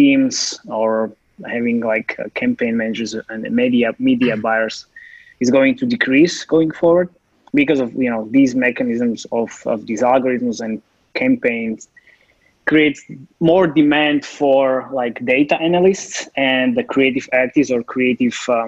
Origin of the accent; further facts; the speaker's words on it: Slovakia; English is a second language; I'm from Slovakia and I'm based here.